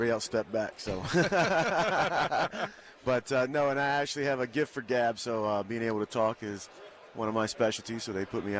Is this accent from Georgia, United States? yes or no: yes; Savannah, Georgia, United States; now in Madison, United States; I grew up here in Savannah, Georgia. I live in Madison, Wisconsin now.